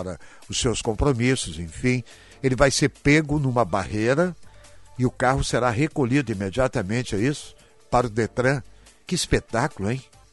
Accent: Brazil; A Suprema Corte do Brasil, eu tenho que dizer isso com o meu coração partido, porque eu sou brasileiro e jornalista.

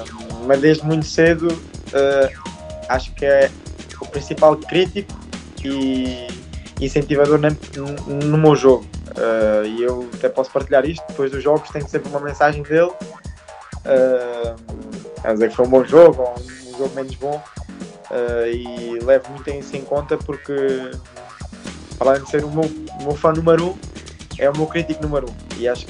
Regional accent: Vila Real de Santo António, Algarve, Portugal; eu sou de Vila Real São António, é uma cidade pequena

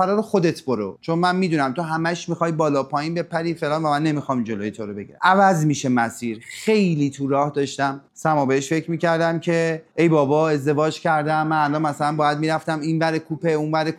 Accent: Iran; گفت کجایی هستی؟ گفتم ایرانی.

